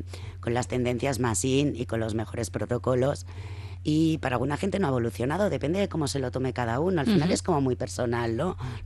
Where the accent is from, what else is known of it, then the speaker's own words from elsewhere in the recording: Catalonia, Spain; yo que soy catalana